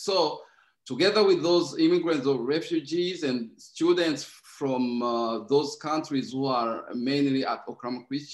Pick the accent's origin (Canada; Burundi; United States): Burundi; I'm from Burundi. … And I was born and raised in Burundi, born in a Christian family